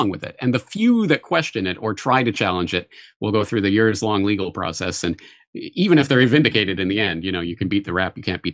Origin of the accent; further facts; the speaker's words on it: Calgary, Alberta, Canada; now in Studio City, United States; I'm from Calgary, where if you're eating sushi, there's something wrong with you.